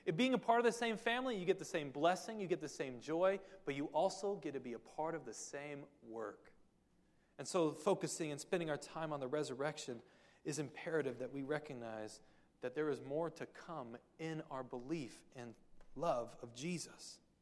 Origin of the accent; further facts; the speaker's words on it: California, United States; I grew up in South Orange County. Our area code was 949.